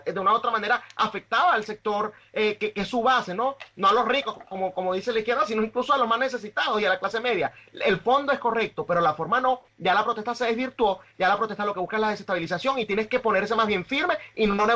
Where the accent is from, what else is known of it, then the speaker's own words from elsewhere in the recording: Venezuela; nosotros como venezolanos entendemos eso